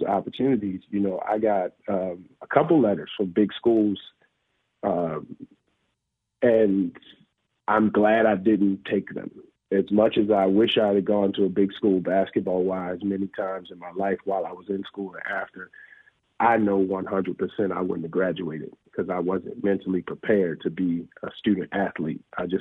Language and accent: English; Baltimore, Maryland, United States; So I'm originally from East Baltimore, Maryland, graduate of the most perfect and beautiful historic St. Francis Academy.